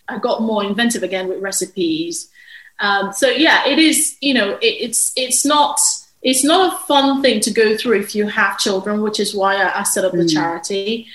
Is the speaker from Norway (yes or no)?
no; Nigeria; The first 10 years of my life, or 9 and a half, were wonderful